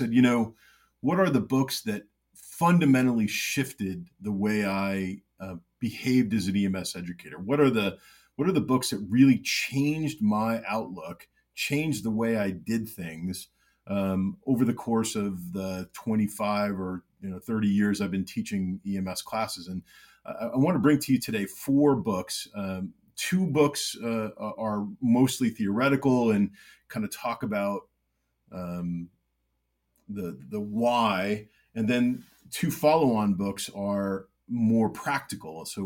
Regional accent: Vermont, United States; I'm from Vermont.

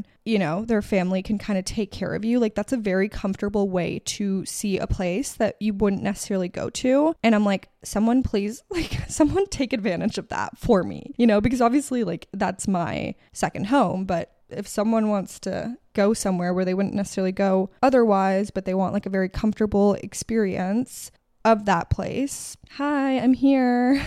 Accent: United States; accent: American; Because she doesn't understand what I say because of my American accent.

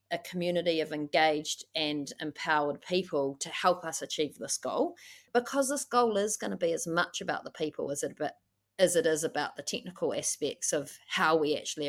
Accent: Wellington, New Zealand; I grew up in Wellington, and in the 90s here

